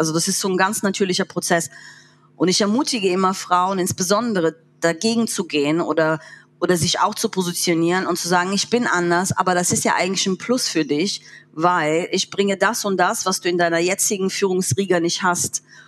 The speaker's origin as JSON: {"language": "German", "region": "East Germany", "country": "Germany", "said": "wo du natürlich dich outest als Ostdeutsche"}